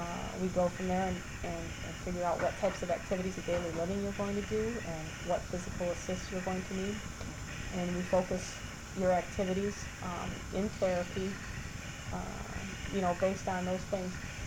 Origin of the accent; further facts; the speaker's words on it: Hamtramck, Michigan, United States; born there; I was born in Hamtramck, Michigan in 1960.